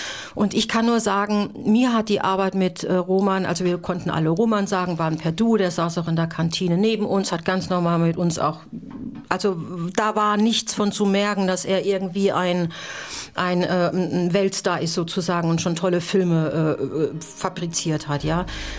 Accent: Saarland, Germany; Und ich als Saarländerin durfte sie entgegennehmen

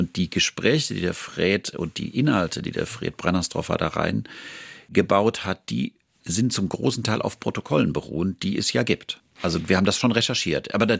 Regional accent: Düsseldorf, North Rhine-Westphalia, Germany; ich bin in Düsseldorf groß geworden

